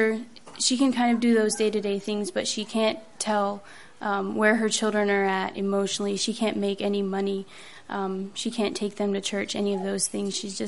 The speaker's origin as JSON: {"language": "English", "country": "United States", "said": "I'm from Holmes County."}